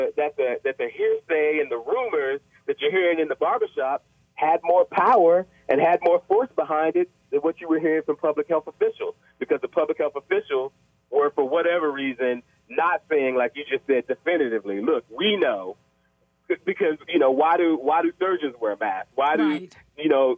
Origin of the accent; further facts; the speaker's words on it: Arkansas, United States; now in Maryland, United States; I can speak about Arkansas because I'm from Arkansas, though I currently live in Maryland.